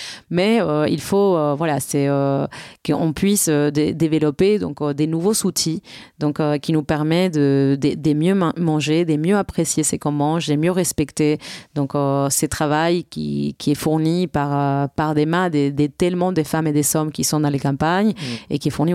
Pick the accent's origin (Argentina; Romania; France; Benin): Argentina; Bon, moi, je viens de l'Argentine, comme tu le sais.